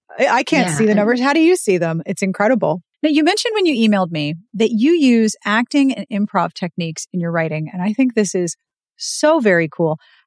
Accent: Pittsburgh, Pennsylvania, United States; I grew up in Pittsburgh. So, and I grew up in Pittsburgh in the 90s when the Penguins were at the very top.

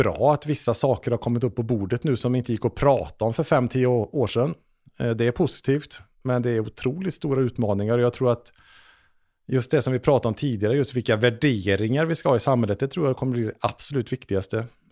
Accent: Trollhättan, Västra Götaland County, Sweden; Och jag växte upp i Trollhättan där man brände ner en moské.

